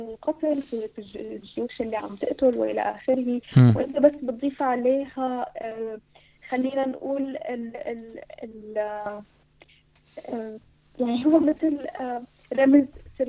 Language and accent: Arabic; Syria; كلياتنا كسوريين كنا قاعدين ببيوتنا وكنا متعلقين بهي الأخبار وهي القضايا بشكل كبير جدا